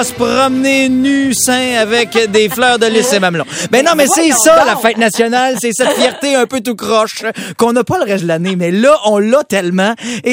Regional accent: Saint-Élie-de-Caxton, Quebec, Canada; je viens de Saint-Élie-de-Caxton, vous le savez, à Saint-Boniface, village à côté où j'ai joué au baseball, où j'étais dans les scouts

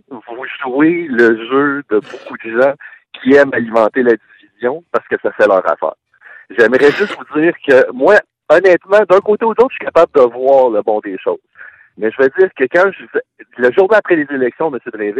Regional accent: Portugal; now in Canada; Moi, je suis portugais.

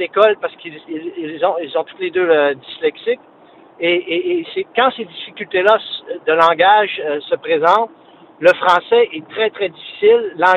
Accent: Quebec, Canada; Moi, je viens du Lac-Saint-Jean. Mm-hmm. Fier de venir de là, mais à l'âge de 20 ans, je parlais pas anglais.

